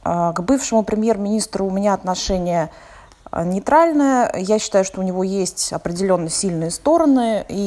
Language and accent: Russian; Queensland, Australia; Я из Квинсленда.